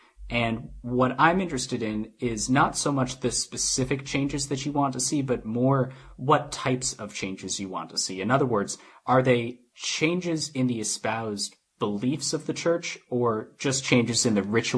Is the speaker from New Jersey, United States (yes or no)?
yes; New Jersey, United States; also born or lived in New York City, United States; being born in the very early 1990s, growing up in New Jersey, and then going to college in New York City.